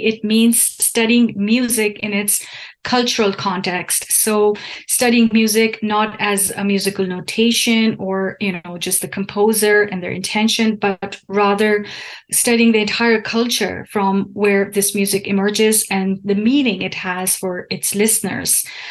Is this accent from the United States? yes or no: no; Pakistan; But throughout my journey growing up in Pakistan